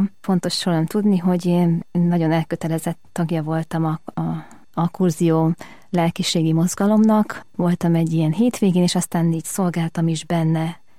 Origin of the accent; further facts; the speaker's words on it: Eger, Heves, Hungary; az én szülővárosomban, Egerben volt